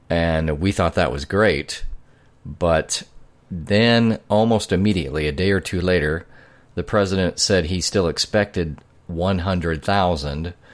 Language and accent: English; Kansas, United States; we've had 6,501 confirmed cases in my home state of Kansas